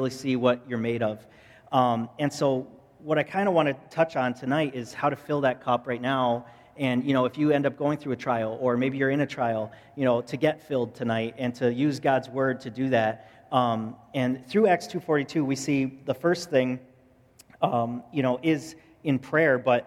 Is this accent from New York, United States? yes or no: yes; Fairport, New York, United States; when I was a young kid, I grew up in Fairport, and I took golf lessons at Eagle Vale